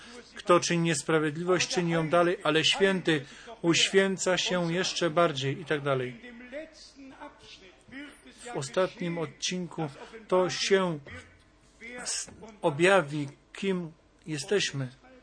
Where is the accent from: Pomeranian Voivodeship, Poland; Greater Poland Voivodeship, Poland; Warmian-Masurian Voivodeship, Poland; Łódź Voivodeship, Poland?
Pomeranian Voivodeship, Poland; ale ja pochodzę z okolic Gdańska